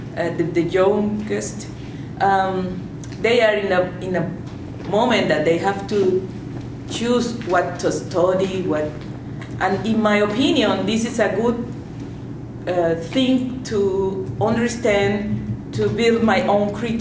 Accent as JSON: {"language": "English", "country": "Colombia", "second_language": "English", "said": "I'm from Colombia."}